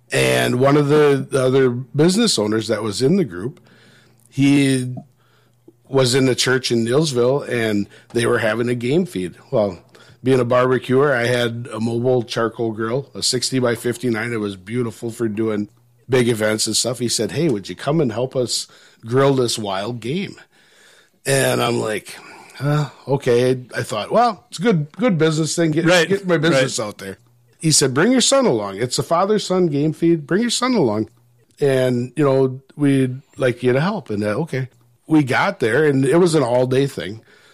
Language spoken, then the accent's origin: English; Marshfield, Wisconsin, United States; I was born and raised in Marshfield, which is about 12 miles from Chile.